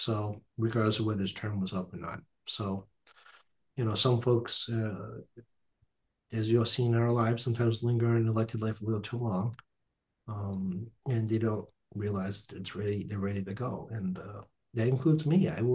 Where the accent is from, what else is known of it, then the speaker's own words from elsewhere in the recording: Massachusetts, United States; accent: Boston; Oh, here is my full Boston accent comes fruition at this end of a show.